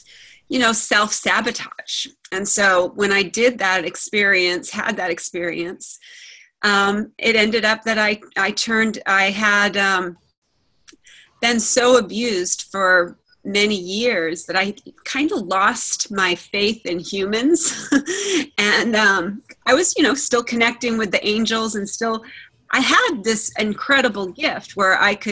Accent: Massachusetts, United States; moved away as an adult; I moved here from Massachusetts when I was 21, and I've been here over 20 years now. So I've been just, I love it here. This is, you know, home, my home now. I go back to visit, but I was from, grew up in Massachusetts.

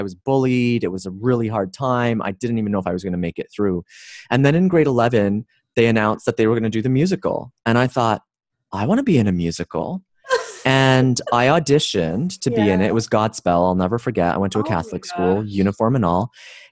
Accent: Ontario, Canada; so I'm Canadian. And at that time in Ontario, we had 5 years of high school.

